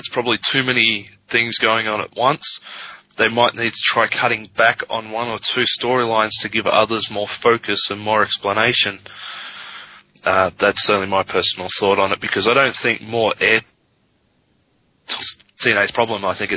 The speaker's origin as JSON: {"language": "English", "country": "Australia", "said": "people know, or should know by now, we are Australian."}